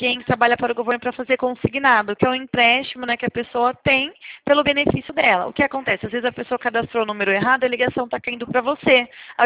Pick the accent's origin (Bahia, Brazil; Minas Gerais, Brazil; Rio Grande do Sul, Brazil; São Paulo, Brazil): São Paulo, Brazil; Eu sou aqui de São Paulo.